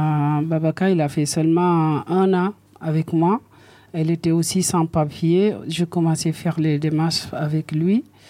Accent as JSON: {"language": "French", "town": "Rennes", "region": "Brittany", "country": "France", "said": "je viens de Rennes."}